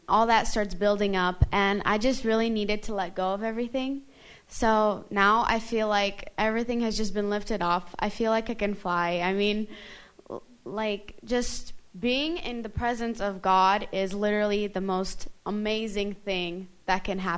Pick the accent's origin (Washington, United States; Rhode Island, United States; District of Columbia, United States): Washington, United States; I'm from Washington.